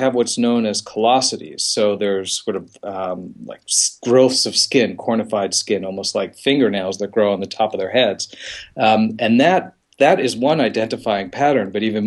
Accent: New York City, New York, United States; also born or lived in Long Island; Well, I grew up in Queens, New York City, and on Long Island, so I grew up close to the ocean.

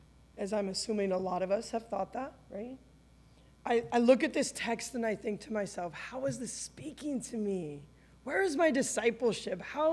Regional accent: Anaheim, California, United States; And so I grew up, many of you know this, I grew up in Anaheim, in Orange County. Went to college in Irvine, right down the street, served in Costa Mesa, served in Dallas, served in Orange and Marietta, and now I'm in Paris.

